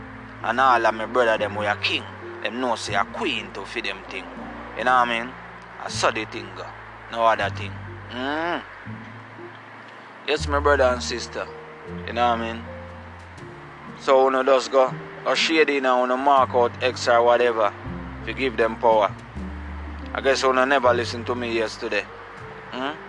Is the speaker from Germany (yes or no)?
no; Gullin Grove, Saint Catherine, Jamaica; We come from Gullin Grove, St. Catherine, the borderline of St. Mary and St. Catherine. So where me come from?